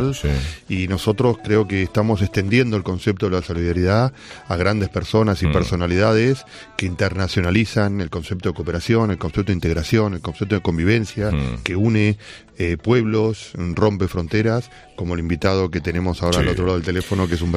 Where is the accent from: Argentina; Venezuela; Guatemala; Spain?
Argentina; Yo vengo de Argentina.